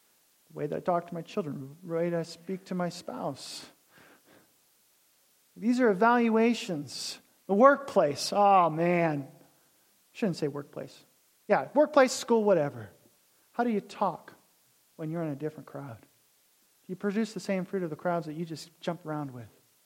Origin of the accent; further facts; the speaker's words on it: Spokane, Washington, United States; I grew up in Spokane